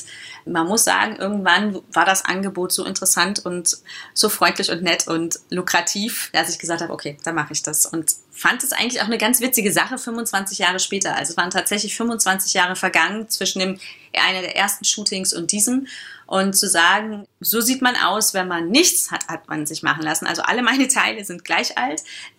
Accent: Cologne, North Rhine-Westphalia, Germany; wie als Kölnerin, wie Karneval ist

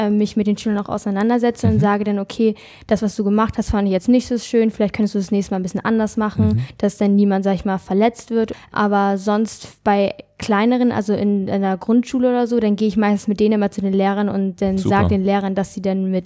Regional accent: England, United Kingdom; German is a second language; ich komme ja also aus England und da ist der Akzent wie in Amerika ja ganz anders.

